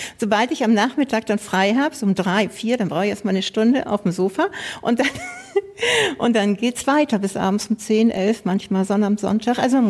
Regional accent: Hamburg, Germany; Ich komme auch aus Hamburg, das ist richtig. Da lebe ich, da arbeite ich.

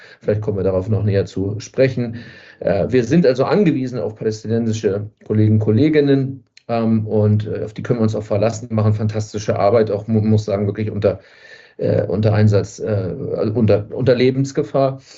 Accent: Hamburg, Germany; moved away as an adult; also born or lived in Berlin / Ukraine; Ich bin Hamburger, geboren 1982, habe lange in Berlin gelebt, bin so seit 10 Jahren ungefähr im Nahen Osten, zwischenzeitlich auch in der Ukraine.

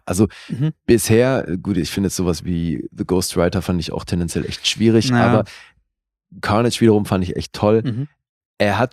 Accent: Bern, Switzerland; born or raised there

